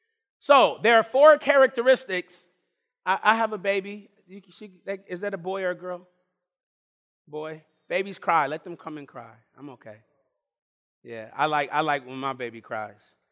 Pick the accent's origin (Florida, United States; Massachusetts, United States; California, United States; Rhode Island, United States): California, United States; Los Angeles; I grew up in Los Angeles, California.